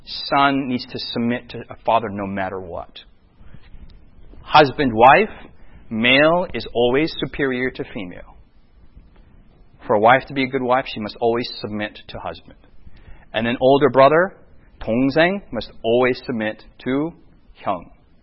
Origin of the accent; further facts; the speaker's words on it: United States; I mean, for me as an American, that just makes me, like, you know, all of our movies